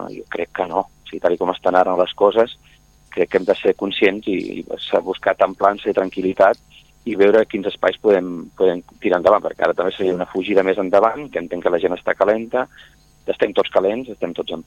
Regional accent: Catalonia, Spain; més enllà del que ens afecti tots com a catalans i catalanes, a nivell municipal

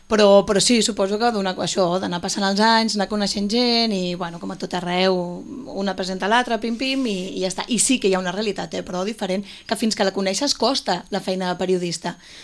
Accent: Puigcerdà, Catalonia, Spain; jo tinc sort que quan dius que ets de Puigcerdà, la gent fa un ombre, perquè queda una mica així com exòtic.

